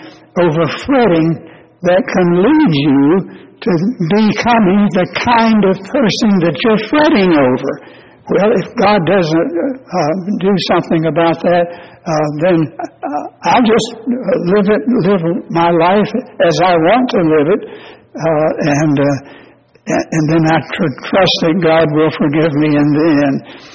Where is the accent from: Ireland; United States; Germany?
United States; Tennessee; also born or lived in North Carolina; When I was a little boy, growing up in East Tennessee and Western North Carolina, these even little towns, crossroad towns, had what we called back then the movie house.